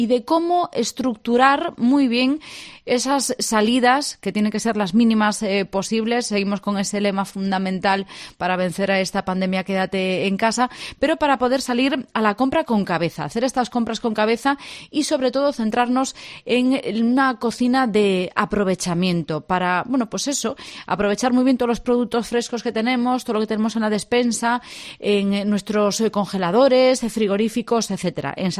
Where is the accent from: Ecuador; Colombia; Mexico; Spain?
Spain; Ferrol, Galicia; born there; Ferrol, donde yo nací.